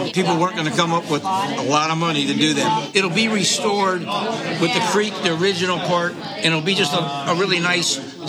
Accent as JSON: {"language": "English", "town": "Shaker Heights", "region": "Ohio", "country": "United States", "said": "Don't forget me. … from Shaker Heights."}